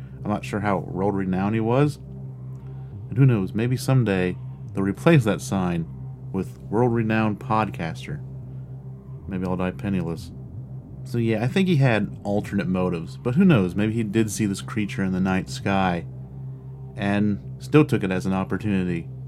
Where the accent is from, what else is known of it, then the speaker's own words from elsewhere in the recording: Casstown, Ohio, United States; Why? Casstown is my hometown.